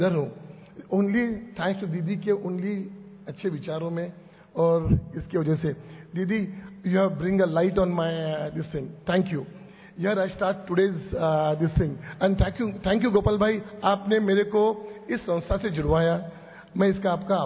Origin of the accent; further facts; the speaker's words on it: Belgaum, Karnataka, India; मैं बड़ौदा से नहीं, मैं बेलगाम से हूँ, कर्नाटक का।